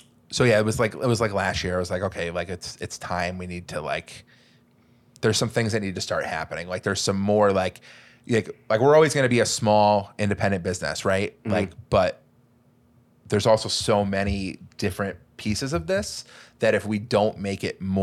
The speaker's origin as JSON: {"language": "English", "town": "Milford", "region": "Connecticut", "country": "United States", "tie": "born or raised there", "said": "In my hometown, it's from Milford."}